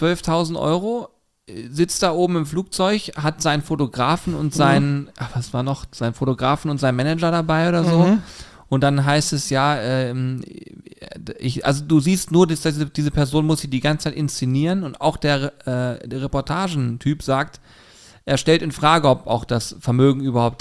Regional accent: Hamburg, Germany; ich komme aus Hamburg

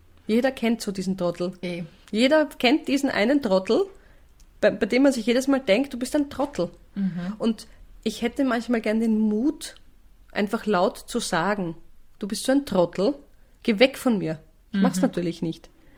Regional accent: Vienna, Austria; Als Wienerin.

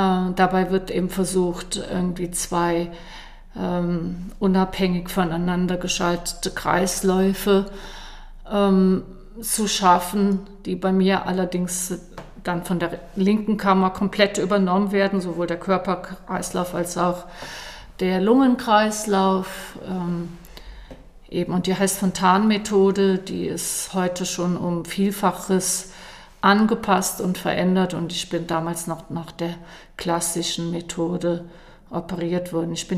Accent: Germany; now in Switzerland; Ja, ich komme aus Deutschland, bin jetzt seit 21 Jahren in der Schweiz, meinem damaligen Freund, jetzigen Ehemann, hierhin gefolgt, genau. Und wohne jetzt hier im Tölstal, im schönen Wieler

